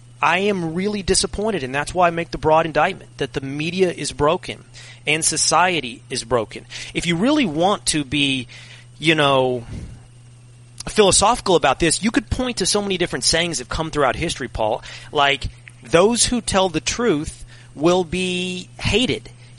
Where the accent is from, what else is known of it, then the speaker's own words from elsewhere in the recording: Texas, United States; growing up in Texas, being a big college football friend, bunkered up in Tennessee right now with friends scattered all across the South